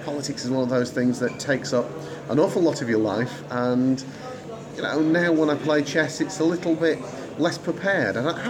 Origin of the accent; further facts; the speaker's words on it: Sheffield, Yorkshire and the Humber, United Kingdom; I think I grew up in Sheffield.